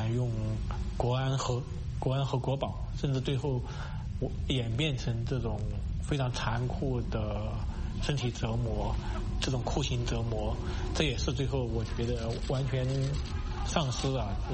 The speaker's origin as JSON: {"language": "Chinese", "region": "Sichuan", "country": "China", "tie": "born or raised there", "said": "从那个北京飞到我的老家那个四川"}